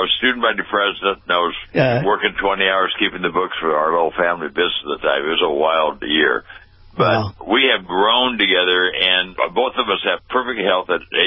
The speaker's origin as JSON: {"language": "English", "town": "Pasadena", "region": "California", "country": "United States", "tie": "born or raised there", "said": "I was born and raised in Pasadena."}